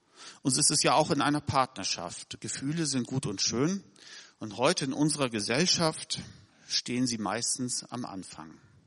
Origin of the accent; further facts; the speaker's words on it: Germany; ich predige als Deutscher aus Jahrgang 71 im Westen aufgewachsen